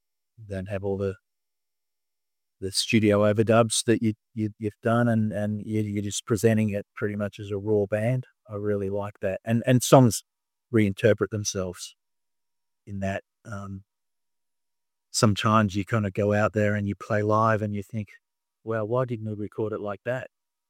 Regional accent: Fremantle, Western Australia, Australia; Prior to that, there was a festival in my local town here, my hometown, called the Fremantle Rocks Festival

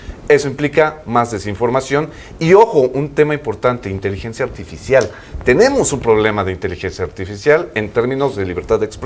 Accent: Mexico; A nosotros como mexicanos

